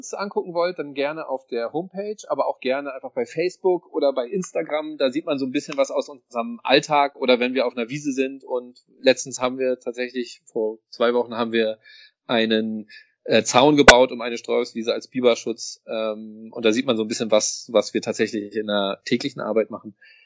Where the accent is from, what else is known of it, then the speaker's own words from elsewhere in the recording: Berlin, Germany; ich bin auch West-Berliner und da gibt's, also ich bin in den 80ern geboren, also habe auf jeden Fall noch Wende und so mitbekommen